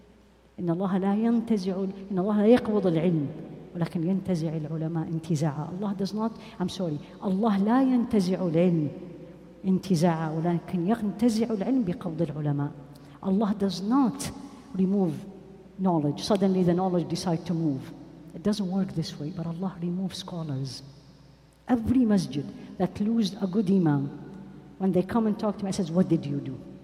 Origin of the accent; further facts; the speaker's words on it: Midwest, United States; now in California, United States; When I moved to California, especially Southern California, I came from the Midwest, 20 years there.